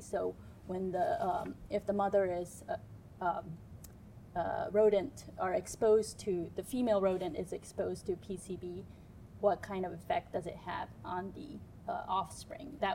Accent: Japan; So I'm originally from Japan

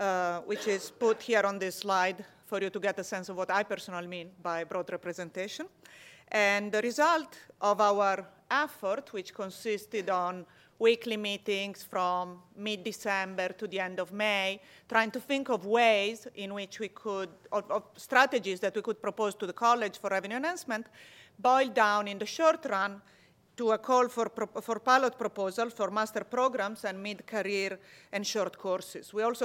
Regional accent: Italy; English is a second language; I was born and raised in Italy, as you probably will quickly hear from my accent.

